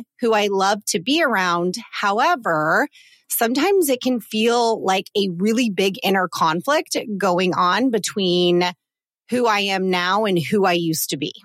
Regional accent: Colorado, United States; I have had a couple different trips over the last month to my home state of Colorado.

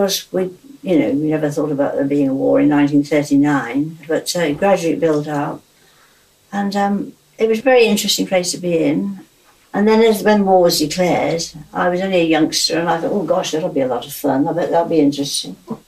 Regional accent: Canada; born there; I was born in Canada

